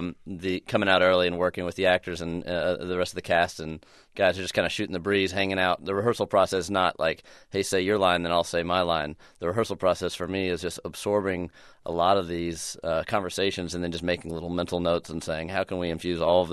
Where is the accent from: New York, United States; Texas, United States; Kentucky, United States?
Texas, United States; growing up in Texas